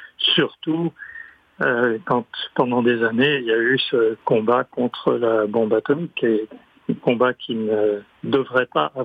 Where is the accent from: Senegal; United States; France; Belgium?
United States; New York City, New York; il se trouve que j'ai été élevé à New York